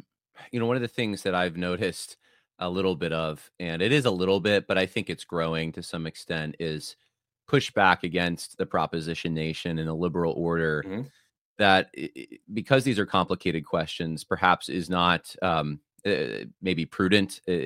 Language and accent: English; Van Nuys, California, United States; born there; I was born in Van Nuys, which is probably only, 30 miles from where Vodi Bakum was born.